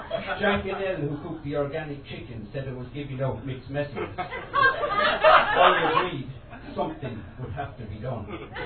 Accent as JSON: {"language": "English", "region": "Connacht", "country": "Ireland", "said": "I'm not from Cork, so I had to make something up."}